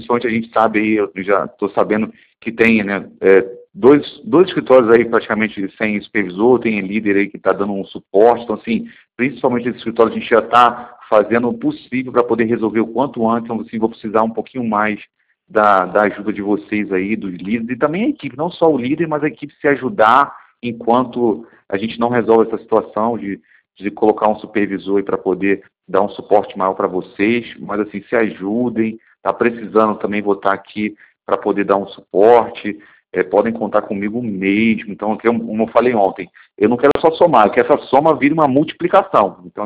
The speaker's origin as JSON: {"language": "Portuguese", "region": "Rio de Janeiro", "country": "Brazil", "said": "eu sou carioca, gente."}